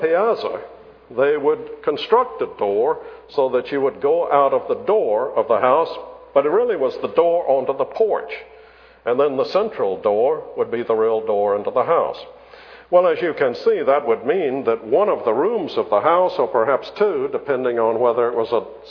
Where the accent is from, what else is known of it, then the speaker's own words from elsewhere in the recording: Charleston, South Carolina, United States; When I was a young boy growing up in Charleston, of course I became acquainted with the half houses there.